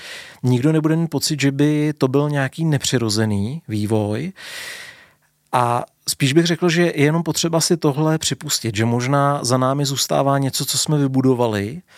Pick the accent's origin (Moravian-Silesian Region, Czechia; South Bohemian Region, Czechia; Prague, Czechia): Prague, Czechia; vyrůstal jsem v Karlíně, takže se pamatuju Karlín, to byla opravdu jako čistě průmyslová oblast.